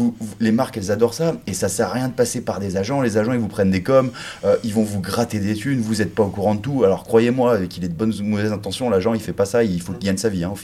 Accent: France; moi, je suis le premier à revendiquer partout que je suis français, je suis trop fier.

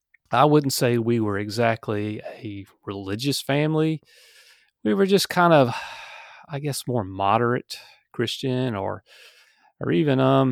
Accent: South Carolina, United States; The sunny state of South Carolina, and I've pretty much been here all my life. I guess you can say I was just basically from middle-class family growing up.

